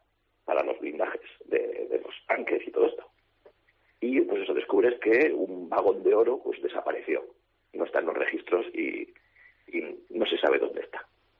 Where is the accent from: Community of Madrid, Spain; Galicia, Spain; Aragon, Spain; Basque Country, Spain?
Aragon, Spain; Zaragoza